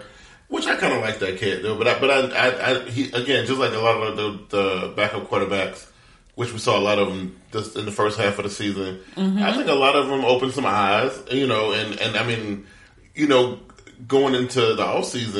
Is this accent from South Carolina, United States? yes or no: yes; Rock Hill, South Carolina, United States; That's from my hometown of Rock Hill.